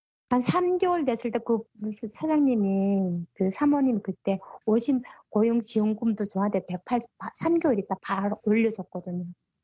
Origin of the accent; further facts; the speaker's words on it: North Korea; accent: North Korean dialect; now in South Korea; 제가 북한 사투리가 나왔나 봐요.